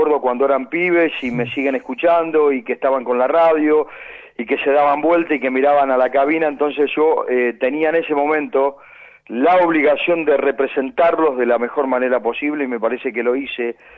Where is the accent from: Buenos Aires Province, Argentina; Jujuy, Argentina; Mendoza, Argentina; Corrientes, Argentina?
Buenos Aires Province, Argentina; Alberti; mis orígenes periodísticos estuvieron en la radio de mi pueblo. Yo soy de Alberti, en la provincia de Buenos Aires, en el oeste, sobre la ruta número 5.